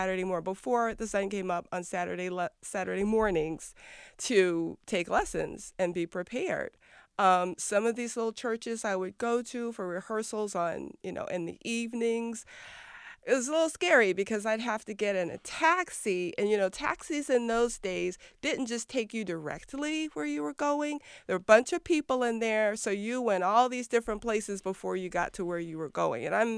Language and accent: English; East St. Louis, Illinois, United States; Well, you know, East St. Louis is actually known as a good place to be from, if you know what I mean. When I was growing up there, it was sort of considered the crime capital of the country.